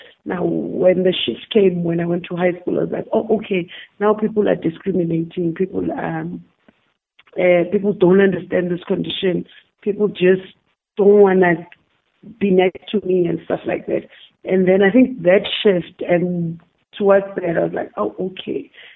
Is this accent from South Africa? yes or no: yes; Witbank, Mpumalanga, South Africa; I was born in Witbank, Malahleni, but around the mining area. So I'm a mine girl, was born, bred there, still live in Witbank.